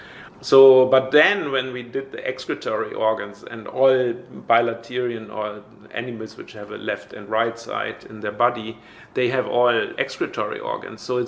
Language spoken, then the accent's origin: English; Bremen, Germany; also born or lived in Berlin; So I moved from my hometown Bremen to study biology in Berlin, and this was just shortly after the wall came down.